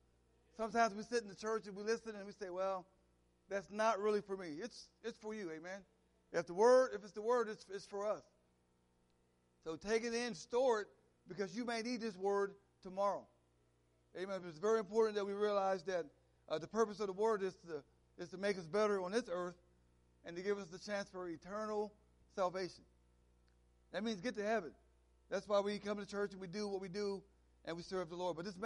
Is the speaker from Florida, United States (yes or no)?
no; Dallas, Texas, United States; now in Hopewell, United States; I am, in fact, living in Hopewell, Virginia, but I'm originally from Dallas, Texas, amen? The great state of Texas, where everything is bigger.